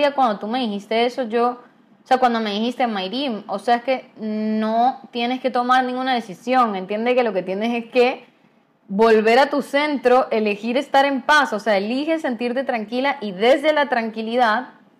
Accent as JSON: {"language": "Spanish", "town": "San Cristóbal", "region": "Táchira", "country": "Venezuela", "lives_now": "Valencia, Venezuela", "said": "yo soy de San Cristóbal, Venezuela, y vivo en Valencia"}